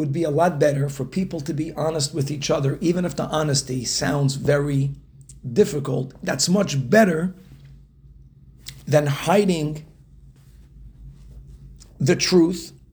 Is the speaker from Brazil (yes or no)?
yes; Brazil; When I grew up in Brazil